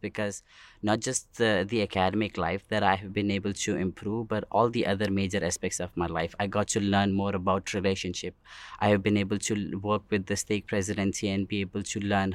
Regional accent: New Delhi, Delhi, India; I'm from India, New Delhi.

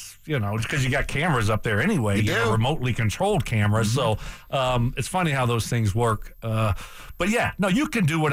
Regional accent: Louisiana, United States; So I thought, because I came from Louisiana Lavi, we had nothing, right? Nothing.

